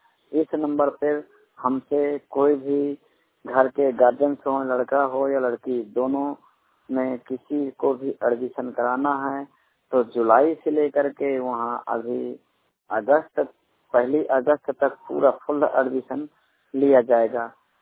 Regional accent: Banda, Uttar Pradesh, India; मैं बांदा उत्तर प्रदेश का मूल निवासी हूँ

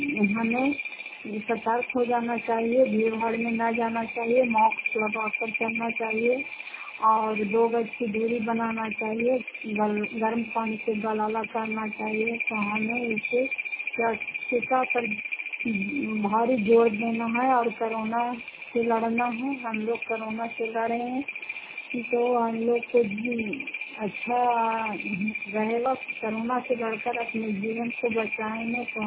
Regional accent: Fatehpur, Bihar, India; घर फतेहपुर, पंचायत मकौटा, जिला नवादा, क्राफ्टा ब्लॉक की निवासी हूँ।

